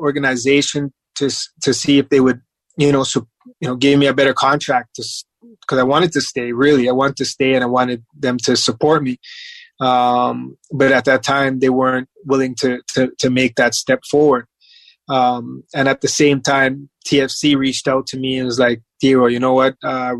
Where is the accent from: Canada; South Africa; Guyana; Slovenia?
Canada; Toronto, Ontario; it was a challenge for me being Canadian, right? Being Toronto.